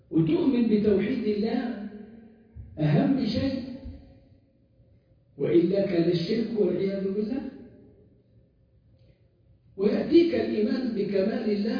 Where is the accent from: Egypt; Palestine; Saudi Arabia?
Egypt; يعني إحنا عندنا في مصر الآن في إلحاد